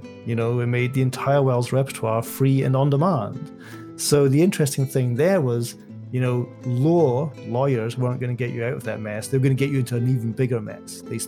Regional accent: Dunbar, Scotland, United Kingdom; moved away as an adult; In 2006, I moved from my hometown, Dunbar in Scotland, which is where John Muir is from.

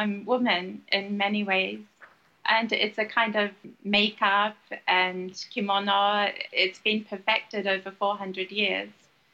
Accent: Japan; I grew up in Japan. I'm from halfway through. So I did high school and university in Japan.

